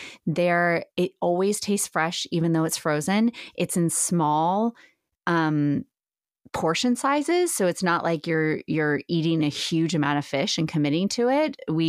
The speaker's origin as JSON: {"language": "English", "region": "Indiana", "country": "United States", "moved": "yes", "said": "I'm from Indiana originally, and we're landlocked, obviously, and seafood's not a huge part of our diet there. So I'm new-ish to seafood when I moved to the East Coast and then out here."}